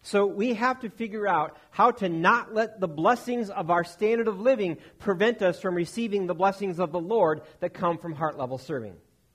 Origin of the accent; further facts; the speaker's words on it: United States; I'm going to stick with my rights. I'm an American.